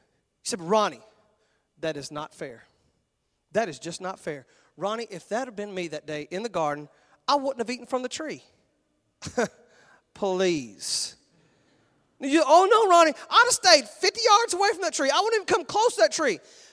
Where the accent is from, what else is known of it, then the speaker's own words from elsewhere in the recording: Texas, United States; and you know, we're all from Texas, so we say it like this